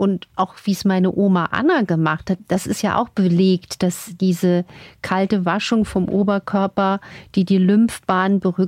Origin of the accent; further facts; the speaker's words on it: Saarland, Germany; Also auch bei uns zu Hause im Saarland gab es früher sehr, sehr viele Kneippbecken überall.